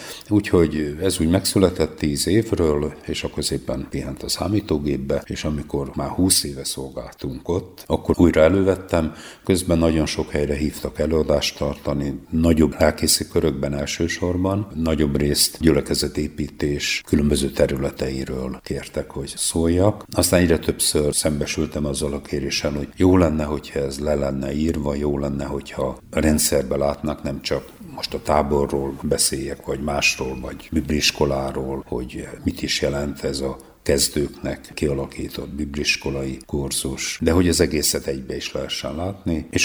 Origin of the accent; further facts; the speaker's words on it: Békés, Hungary; now in Debrecen, Hungary; én még Dombrádon bejártam hittanórát tartani 5 évesként, viszont Békés megyéből felnőttem, ott semmi nem volt.